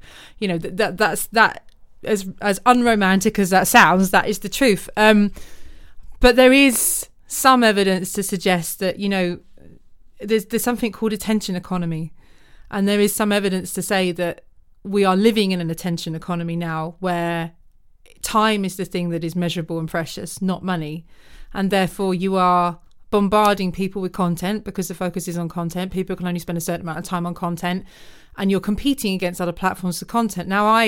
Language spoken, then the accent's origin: English; Woking, South East England, United Kingdom; I remember walking to town to go to Virgin Megastore, because I'm from Woking.